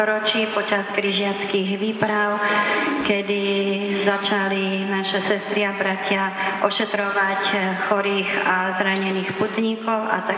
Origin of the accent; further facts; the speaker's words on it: Topoľčany, Nitra Region, Slovakia; born there; No a my dve, čo sme sa narodili v Topolčanoch